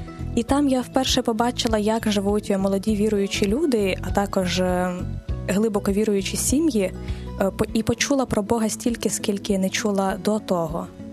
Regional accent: Rivne, Rivne Oblast, Ukraine; born there; Я народилася в місті Рівне. Це зелене місто, обласний центр Рівненської області.

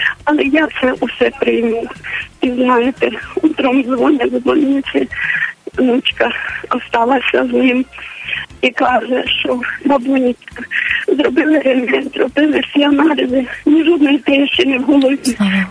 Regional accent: Zaporizhzhia Oblast, Ukraine; Ні, ми самі теж із Запоріжжя, все, тільки ясно. Села 45 кілометрів з Дніпровки від Запоріжжя.

